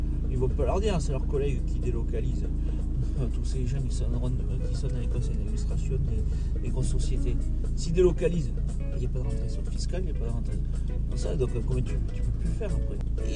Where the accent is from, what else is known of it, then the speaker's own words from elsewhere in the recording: Occitanie, France; et quand je suis du Tarn à côté t'as une usine qui te rejette des trucs